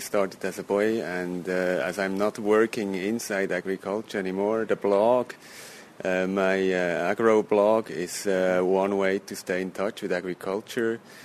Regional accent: Switzerland; I'm from Switzerland, based in Zurich, 45 years old.

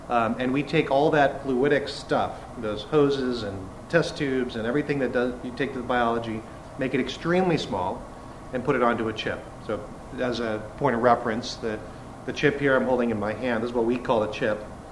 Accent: Alaska, United States; now in California, United States; I grew up in Alaska, in a little village up there, came to California to get educated, had no intention of staying here

